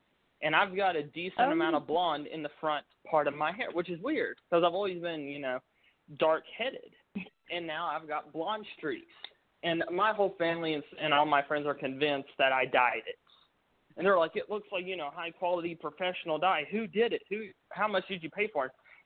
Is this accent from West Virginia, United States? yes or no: yes; West Virginia, United States; I am going to be going back to my hometown in West Virginia, and I'm going to be doing a documentary about my hometown Bigfoot.